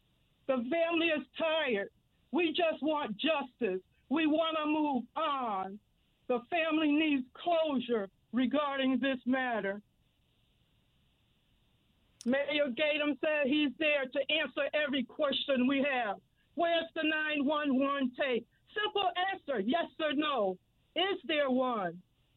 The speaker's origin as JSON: {"language": "English", "town": "Bridgeport", "region": "Connecticut", "country": "United States", "tie": "born or raised there", "said": "I had pride just because I was born and raised in Bridgeport, born in Bridgeport Hospital. I was proud to tell people that."}